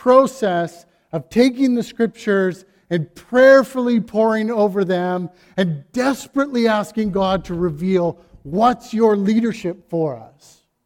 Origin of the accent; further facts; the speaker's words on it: Calgary, Alberta, Canada; when I grew up in Calgary, we had another church in the city that our youth groups were like competitive with each other.